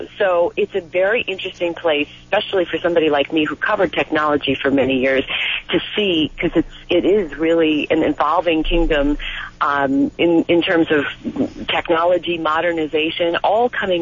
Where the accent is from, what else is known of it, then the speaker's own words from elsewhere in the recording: New York City, New York, United States; I'm from New York City, as you said